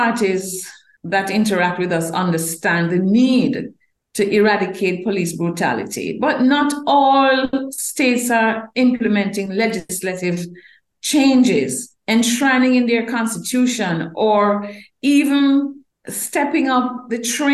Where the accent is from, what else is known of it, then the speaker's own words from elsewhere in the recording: Jamaica; As a Jamaican, I have to comment